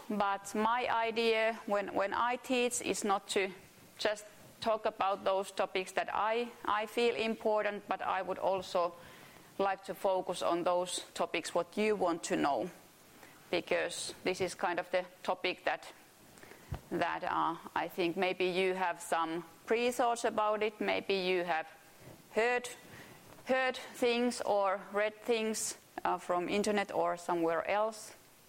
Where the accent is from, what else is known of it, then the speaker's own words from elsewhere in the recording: Finland; And I think can share the experience how you feel living abroad, although this is my home country, but I know how it feels like to be away from your home.